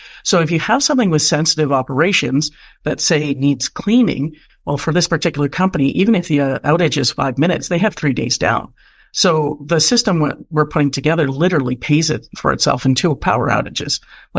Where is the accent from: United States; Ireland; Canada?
Canada; I'm being born and raised in Canada